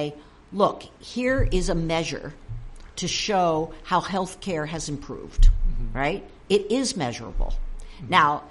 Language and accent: English; Boston, Massachusetts, United States; Because I'm from Boston